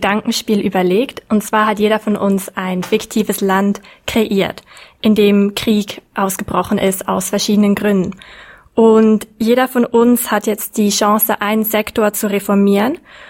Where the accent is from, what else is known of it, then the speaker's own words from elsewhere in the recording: Zurich, Switzerland; Ich bin auch 21 Jahre alt, komme aus Zürich und studiere Sozialanthropologie.